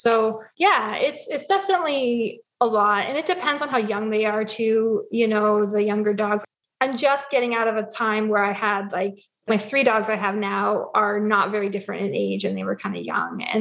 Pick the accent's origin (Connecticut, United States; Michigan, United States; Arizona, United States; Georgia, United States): Connecticut, United States; I grew up in Connecticut.